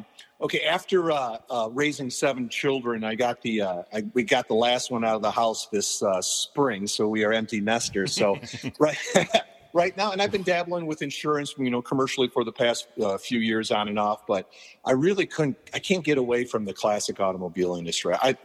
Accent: Dearborn, Michigan, United States; we're from the Dearborn area, which is

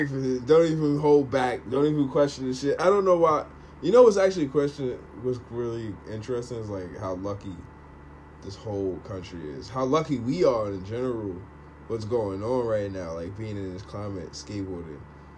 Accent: Maryland, United States; It's like Maryland. I'm from Maryland.

